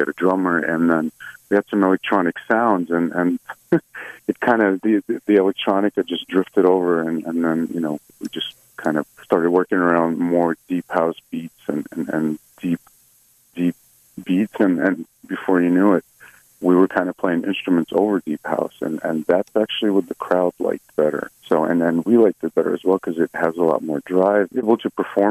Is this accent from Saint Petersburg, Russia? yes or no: yes; Saint Petersburg, Russia; now in United States; I myself am originally from St. Petersburg, Russia, but I spent most of my life here in the States.